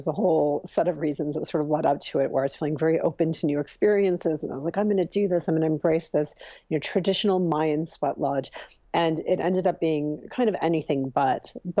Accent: Chicago, Illinois, United States; also born or lived in India; Even though I'm from India, I was raised in Chicago, right? Like suburbs of Chicago. I was raised in the cold.

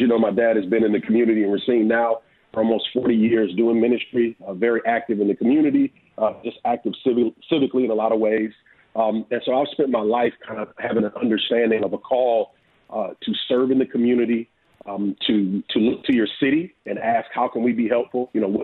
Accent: Mount Pleasant, United States; I didn't grow up in the inner city. I grew up in Mount Pleasant. So I definitely would say I grew up as a child of privilege in a lot of ways.

